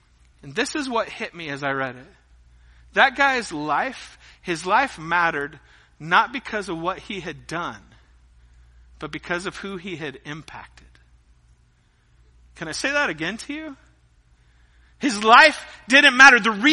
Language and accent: English; United States; Because I'm an American. And I have no clue where I came from, right?